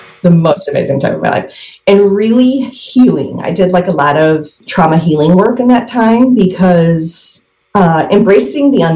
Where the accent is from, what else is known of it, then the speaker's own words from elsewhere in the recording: Illinois, United States; So I grew up in Illinois. My mother is in the Chicagoland area.